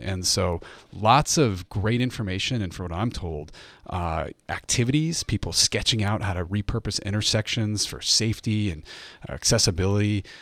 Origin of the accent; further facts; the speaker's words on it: Maine, United States; I grew up in Maine, so Boston was the largest, the closest large city.